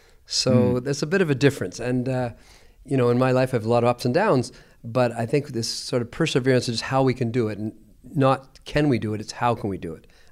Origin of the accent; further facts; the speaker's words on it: Niagara Falls, Ontario, Canada; So I grew up in a small town in Niagara Falls, Canada, right on the border, a big tourist town.